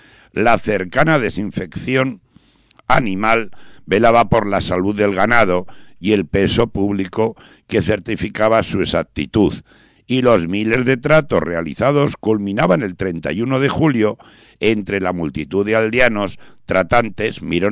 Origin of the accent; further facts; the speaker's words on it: Basurto, Basque Country, Spain; Yo, como soy de Basurto, pues os voy a meter una historia de Basurto